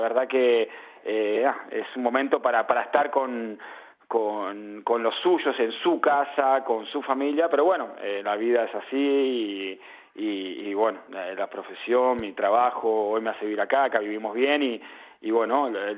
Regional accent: Argentina; nosotros somos muy argentinos

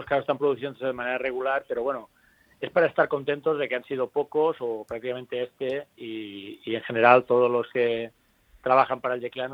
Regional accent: Region of Murcia, Spain; ya que somos murcianos, un equipo murciano

